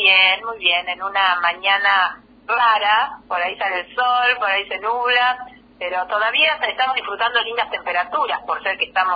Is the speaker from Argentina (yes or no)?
yes; Argentina; somos argentinos apasionados por Argentina